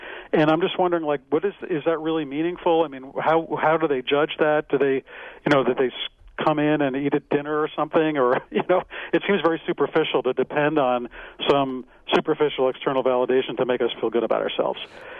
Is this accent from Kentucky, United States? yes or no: no; Miami Beach, Florida, United States; I grew up in Miami Beach, Florida, which talk about like a glamour spot, you know.